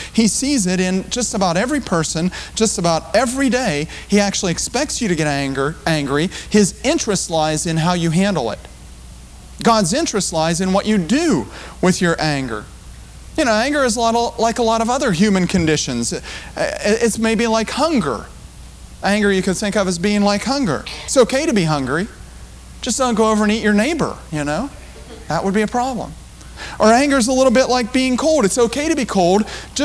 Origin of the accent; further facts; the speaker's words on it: Scotland, United Kingdom; Being a Scotsman, man, I want to tell you, when I'm angry, I'm going to let you know.